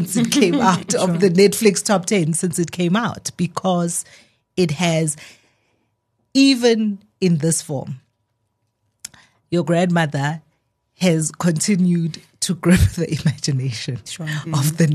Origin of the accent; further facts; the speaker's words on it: Soweto, Gauteng, South Africa; I grew up in Soweto, and yeah.